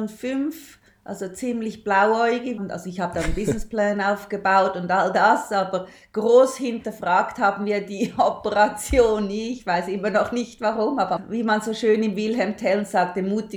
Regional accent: Lucerne, Switzerland; accent: Swiss dialect; now in Tanzania; Wie man mit meinem Dialekt hört, ich komme aus der Schweiz und zwar aus der Zentralschweiz. Ich bin am Vierwaldstättersee in Luzern groß geworden

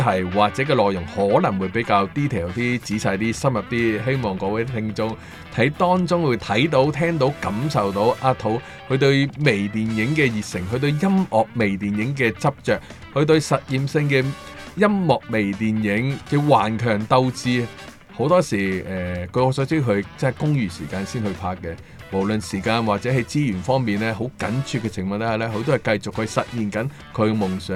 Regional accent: Hong Kong; 我哋香港人真系挤牙膏咁挤时间出嚟去做自己中意做嘅嘢嘅。

